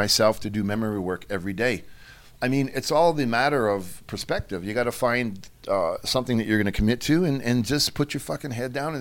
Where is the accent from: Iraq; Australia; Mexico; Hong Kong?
Mexico; because I'm from Mexico and I'm hardcore